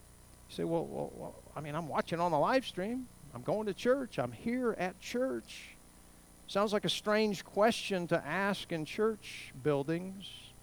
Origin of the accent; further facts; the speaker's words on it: Tennessee, United States; Ann's from Tennessee. I'm kind of from Tennessee.